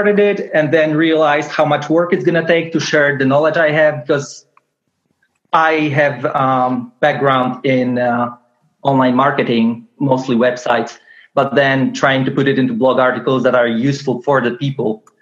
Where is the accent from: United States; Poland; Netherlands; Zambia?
Poland; I'm from Poland.